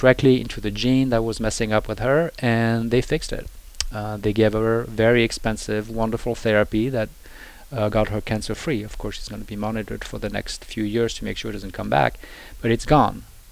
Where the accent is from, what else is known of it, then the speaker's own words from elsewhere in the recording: Paris, Île-de-France, France; English is a second language; now in United States; she lives in Paris, France. That's where I'm from. You might hear my accent, but I've been a California resident for over 30 years, and I'm married to California. I'm a U.S. citizen and a resident of California for 35 years.